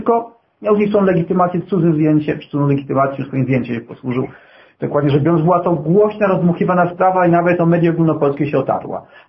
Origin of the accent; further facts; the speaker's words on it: Kraków, Lesser Poland, Poland; born there; ja jestem prawie góral, z urodzenia krakowianin, ale z wychowania kliniczanin